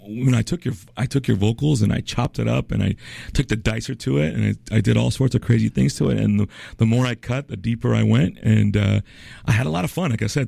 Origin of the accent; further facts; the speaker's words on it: Las Vegas, Nevada, United States; Well, I grew up in Las Vegas